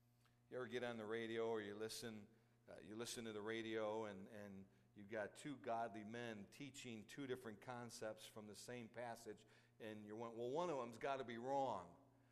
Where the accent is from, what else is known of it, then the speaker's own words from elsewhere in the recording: Chicago, Illinois, United States; that God was a whole lot bigger than the little church I grew up in Chicago.